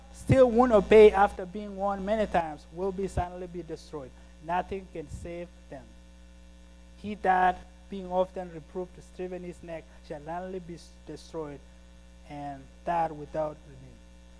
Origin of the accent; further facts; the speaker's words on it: Kenya; I'm a Kenyan boy. I have nothing to lose.